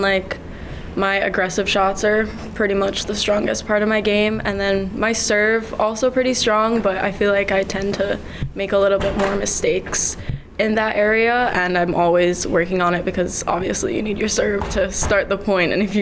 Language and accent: English; Jamaica; I'm originally from Jamaica.